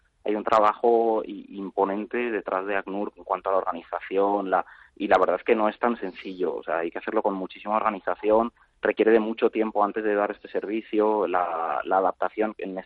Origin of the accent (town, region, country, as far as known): Spain